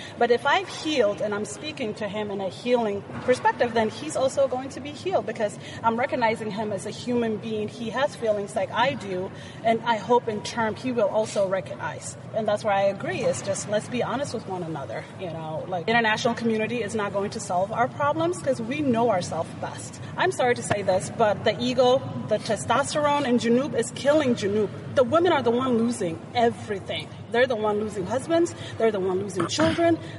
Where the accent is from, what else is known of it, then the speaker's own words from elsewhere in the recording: South Sudan; now in United States; And I'm South Sudanese American, been here for 21 years, and I'm coming from Pennsylvania.